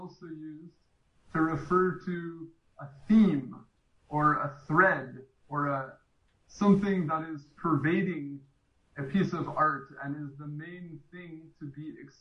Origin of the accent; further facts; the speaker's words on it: United States; I'm from America.